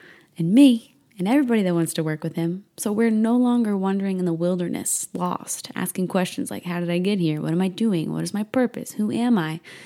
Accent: Midwest, United States; born there; Like, I was born in the Midwest. I love all things country.

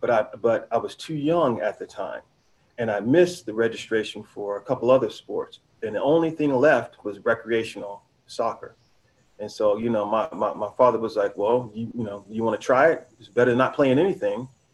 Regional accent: High Point, North Carolina, United States; Yeah, I'm from High Point, North Carolina.

